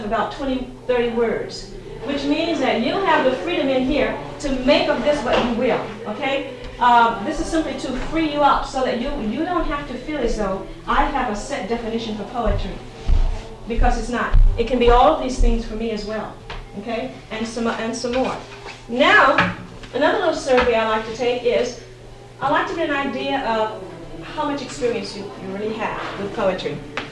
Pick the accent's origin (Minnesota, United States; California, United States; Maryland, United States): California, United States; Richmond; I'm from Richmond, California. I teach high school and I teach junior college.